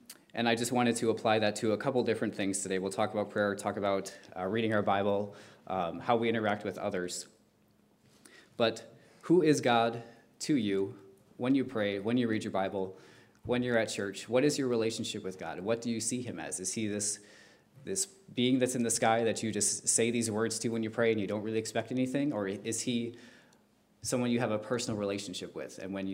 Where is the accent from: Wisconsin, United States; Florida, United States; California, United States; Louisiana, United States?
Wisconsin, United States; West Allis; I'm from West Allis, so it was a two-hour drive